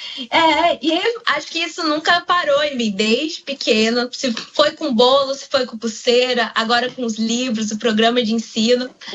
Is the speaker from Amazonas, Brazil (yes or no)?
yes; Apuí, Amazonas, Brazil; E eu nasci em Apuí, e quando eu morava lá